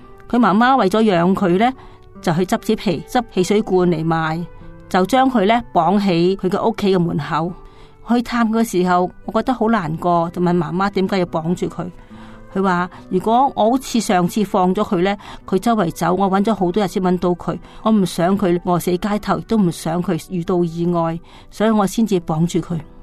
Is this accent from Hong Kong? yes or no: yes; Hong Kong; 因为我们生在贫家，在五六十年代香港